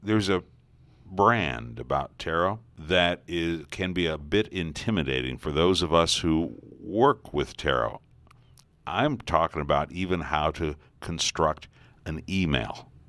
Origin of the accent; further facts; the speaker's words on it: Iowa, United States; people would say, well, where are you from? And I would say, Iowa.